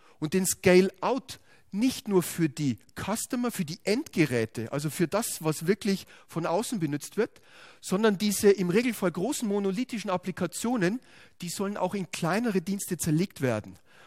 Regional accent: Bavaria, Germany; Und gerade bei uns hier in der Region Nürnberg, ich komme selbst aus der Region

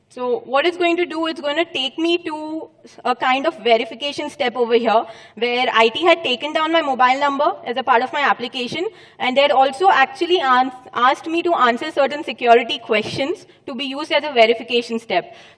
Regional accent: Hyderabad, Telangana, India; Yes, I'm from Hyderabad. Everybody knows that now.

